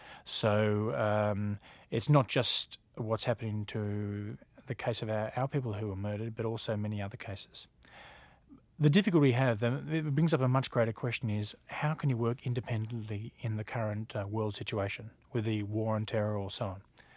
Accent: Australia

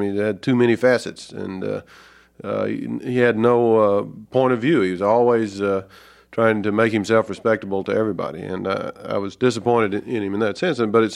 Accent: the South, United States; moved away; the kind of politics that I grew up with in the South and wanted to get away from

